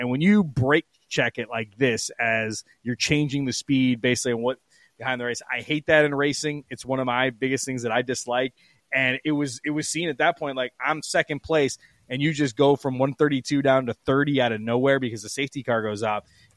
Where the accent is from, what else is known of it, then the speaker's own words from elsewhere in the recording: England, United Kingdom; growing up in England, it's probably two things